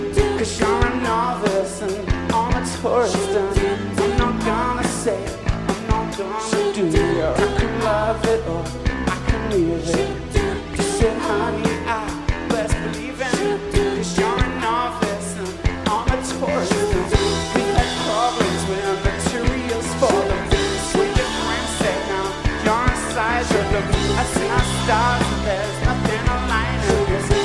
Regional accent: England, United Kingdom; We're from England. It's very nice to be here. And for English people to be on a stage

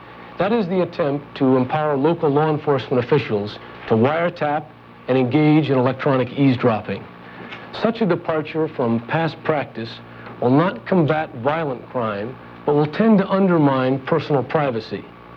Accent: San Francisco, California, United States; When I was growing up in San Francisco, my father was the district attorney

